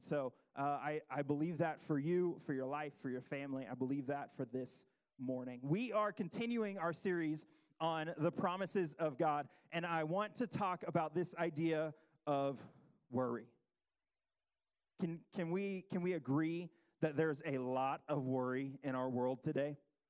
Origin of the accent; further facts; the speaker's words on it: Dallas, Texas, United States; I'm from Dallas. That's where I was born and raised, and so I have to like the Cowboys, and if you're Texan and you don't, that's disappointing.